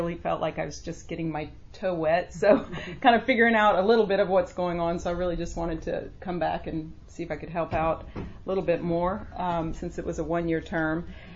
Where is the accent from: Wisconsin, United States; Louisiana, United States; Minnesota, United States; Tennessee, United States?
Louisiana, United States; But my husband's from New Orleans. I'm from Louisiana.